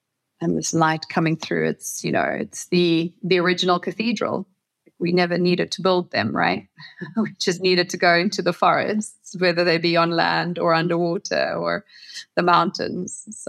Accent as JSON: {"language": "English", "country": "South Africa", "tie": "born or raised there", "said": "growing up in South Africa, with the kind of parents I did and the childhood I did"}